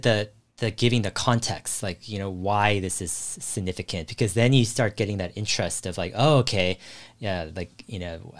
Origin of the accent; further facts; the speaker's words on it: San Jose, California, United States; I grew up in San Jose.